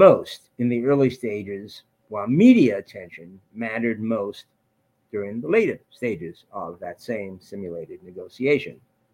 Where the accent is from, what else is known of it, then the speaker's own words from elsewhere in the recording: New York City, New York, United States; I grew up in New York City, and there's a lot of bad things going on where I grew up in New York City.